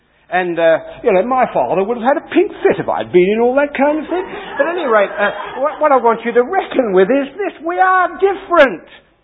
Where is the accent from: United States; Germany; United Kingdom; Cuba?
United Kingdom; "Oh, Sam," I said, "I'm British and Episcopalian, forgive my culture."